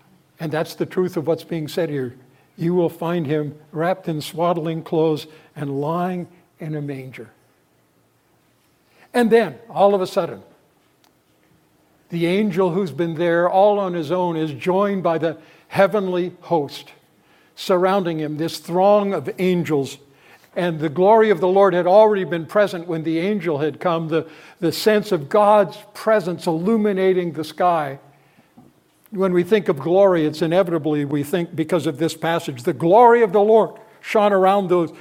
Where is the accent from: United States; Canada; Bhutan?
Canada; I'm a Canadian. I'm told it can be forgiven, but it is what I deal with. But we were brought up with this monarchy thing.